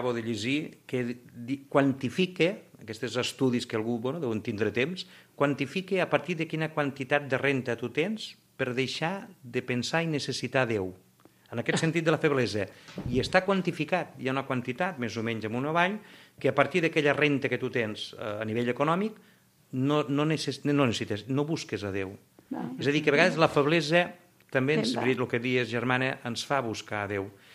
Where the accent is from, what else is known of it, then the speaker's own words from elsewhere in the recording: Linyola, Catalonia, Spain; Jo soc fill de Linyola.